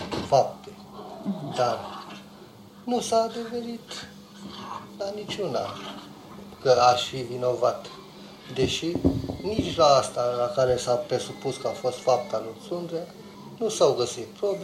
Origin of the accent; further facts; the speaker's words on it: Romania; Dacă pot, voi uita că sunt român.